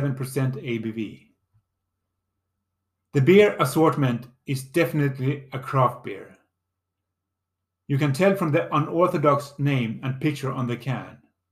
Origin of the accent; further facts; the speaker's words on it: Lund, Skåne, Sweden; in the village Röstånga, 35 minutes away with car from my hometown Lund.